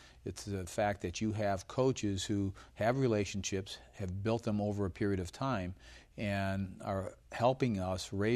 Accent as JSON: {"language": "English", "town": "Niagara Falls", "region": "New York", "country": "United States", "tie": "born or raised there", "also_born_or_lived": "Phoenix", "said": "I mean, I grew up in Niagara Falls, New York. I know cold. I spent 16 years in Phoenix. I know hot."}